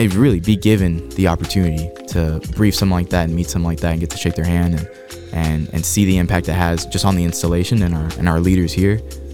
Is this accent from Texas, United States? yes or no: no; Florida, United States; The Senator of Florida, that was my second one, because growing up in Florida, I was like, oh.